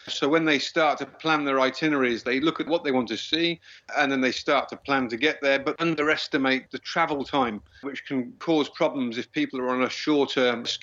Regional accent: Stratford-upon-Avon, West Midlands, United Kingdom; moved away as an adult; now in Sabah, Malaysia; I can speak Malay, but yeah, I'm originally from England, from a small town called Stratford-upon-Avon, which is famous for Shakespeare. I've been in Sabah now for 18 years. I originally came here for 3 years 23, 24 years ago.

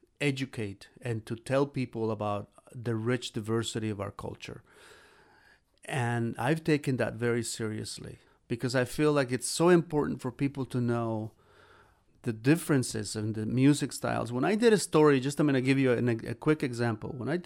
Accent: Xalapa, Veracruz, Mexico; In my hometown, in Jalapa, Veracruz, Mexico, I was part of a church choir, of a parish run by Jesuits in my barrio in Jalapa.

